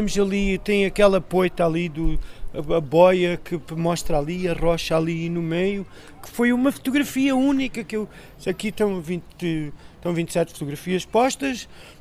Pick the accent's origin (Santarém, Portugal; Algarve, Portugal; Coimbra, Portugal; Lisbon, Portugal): Algarve, Portugal; Fuseta; E eu, como nasci na Fuseta, Algarvio de gema